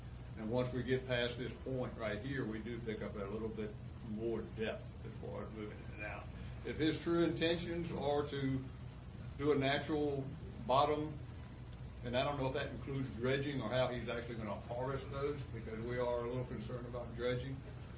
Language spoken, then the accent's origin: English; Virginia, United States; I've lived on the water all my life, and, of course, I grew up on James River.